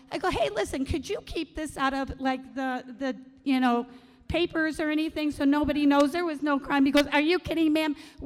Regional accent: Illinois, United States; I went online and met a widower from Wisconsin. I'm from Illinois.

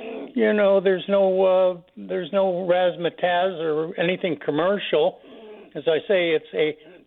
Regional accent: Searsport, Maine, United States; in Searsport, and it's my hometown.

